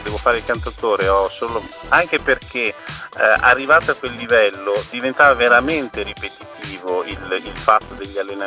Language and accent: Italian; Ravenna, Emilia-Romagna, Italy; sono di Ravenna